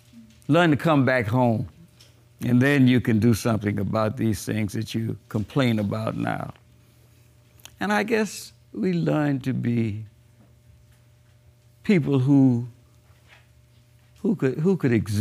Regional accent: Miami, Florida, United States; also born or lived in Nassau, Bahamas; Well, I was born in Nassau, Bahamas. And 4 months after my birth, my parents decided to move to Miami. So I've been around since 1919, which is, I celebrated my 87th birthday last month.

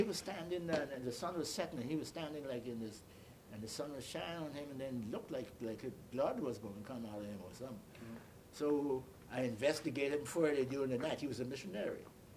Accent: Crooked Island, Bahamas; also born or lived in Nassau; I was born in Nassau, Bahamas. At an early age, my mother sent me to an island called Crooked Island, spelled C-R-O-O-K-E-D Island.

